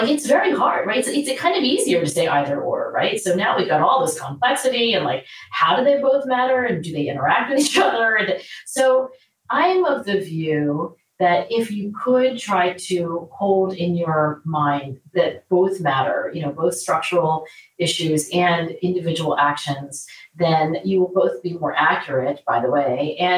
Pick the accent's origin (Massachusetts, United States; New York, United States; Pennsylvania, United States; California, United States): Pennsylvania, United States; Philadelphia; this Hawaiian restaurant in my hometown of Philadelphia, it was called Poi Dog